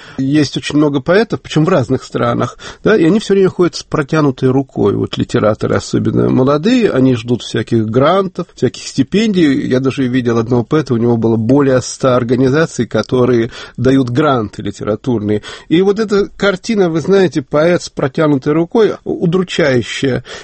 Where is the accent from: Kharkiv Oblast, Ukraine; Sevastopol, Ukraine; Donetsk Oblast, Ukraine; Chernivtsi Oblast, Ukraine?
Chernivtsi Oblast, Ukraine; Chernivtsi; Я вырос в Черновцах, я преподавал в сельской школе, гуцульским детям.